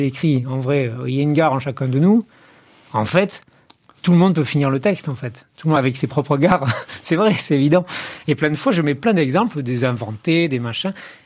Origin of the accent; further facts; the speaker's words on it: Nouvelle-Aquitaine, France; dans un petit village de Dordogne, tout près de là où j'ai grandi